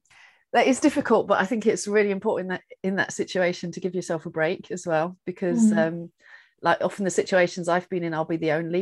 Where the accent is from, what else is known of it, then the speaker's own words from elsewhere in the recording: United Kingdom; now in Germany; I'm a Brit living in Germany. I've been here for over 25 years now. And I live near Heidelberg in the south of Germany.